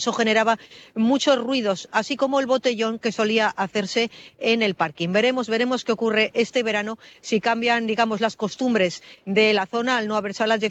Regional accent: Andalusia, Spain; now in Sopela, Spain; Bueno, pues yo soy el andaluz alcalde de Sopela.

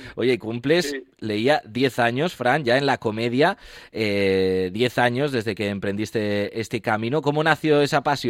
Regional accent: Villaseco de los Gamitos, Castile and León, Spain; En mi pueblo, ya te digo, lo comentaba al principio, ya Villaseco de los Gamitos, se puede buscar, creo que no llega a 100 habitantes a día de hoy el pueblo

